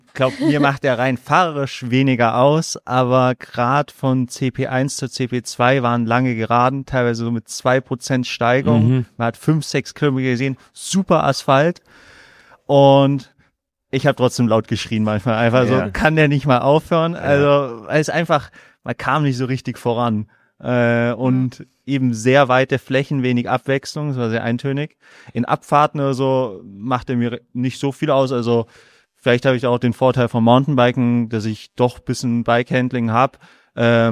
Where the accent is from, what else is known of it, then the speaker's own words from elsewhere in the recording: Baden-Württemberg, Germany; Aber ich meine, kommen wir aus dem Schwarzwald, da wird es auch kalt, auch im Winter.